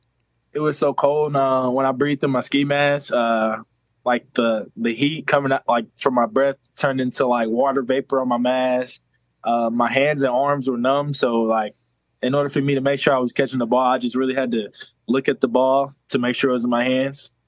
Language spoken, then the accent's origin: English; Philadelphia, Pennsylvania, United States; I'm originally from Philadelphia.